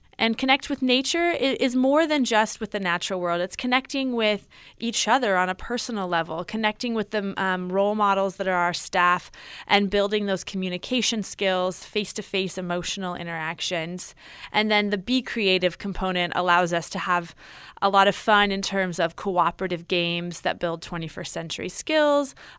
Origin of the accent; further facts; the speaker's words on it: California, United States; I grew up on the Central Coast. I went to Camp Natoma as a child.